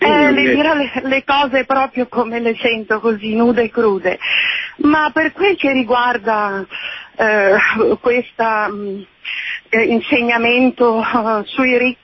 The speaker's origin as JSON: {"language": "Italian", "region": "Liguria", "country": "Italy", "lives_now": "Parma, Italy", "said": "Io sono ligure. Però telefono da Parma, ecco."}